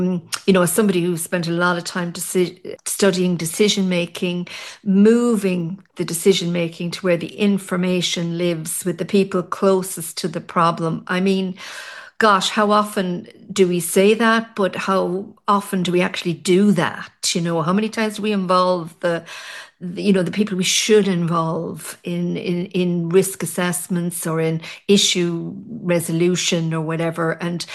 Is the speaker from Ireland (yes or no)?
yes; Ireland; You know, as an Irish woman, I'll be honest, the whole yes, sir, yes, ma'am culture doesn't sit